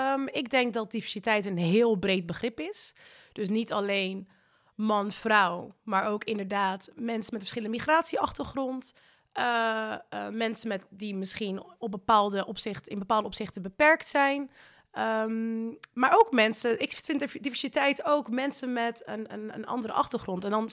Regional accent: Morocco; now in Netherlands; nou, ik ben volgens mij net als jullie Marokkaans.

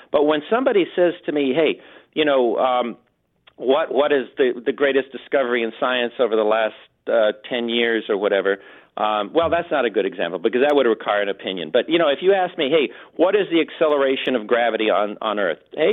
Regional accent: Los Angeles, California, United States; I'm still that kid from East L.A. I was born in East L.A. on the wrong side of the track.

